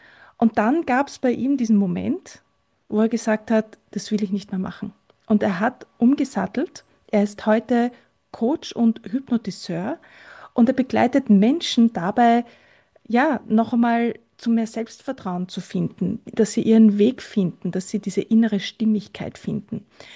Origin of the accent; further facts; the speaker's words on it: Austria; psychosozialer Berater heißt das bei uns in Österreich